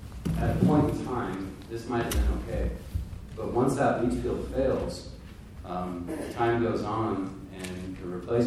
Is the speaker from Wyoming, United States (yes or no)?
yes; Wyoming, United States; They're all over the state of Wyoming. I grew up in one in Laramie County.